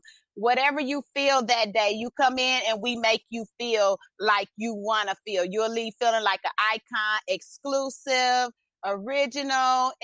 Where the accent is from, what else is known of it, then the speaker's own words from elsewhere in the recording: Kansas City, Missouri, United States; So actually, I came from Kansas City, Missouri.